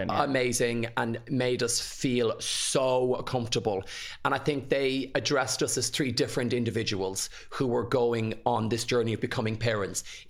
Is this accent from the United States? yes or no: no; Ireland; I rang somewhere here in Ireland, because I'm Irish